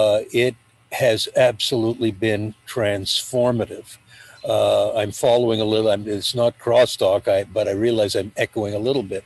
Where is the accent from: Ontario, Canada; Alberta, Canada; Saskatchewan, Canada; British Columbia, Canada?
Ontario, Canada; Toronto; I'm an addict from Toronto.